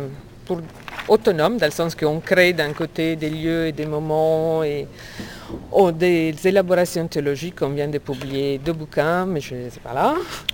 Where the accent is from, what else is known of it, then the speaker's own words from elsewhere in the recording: Paris, Île-de-France, France; je viens de Paris.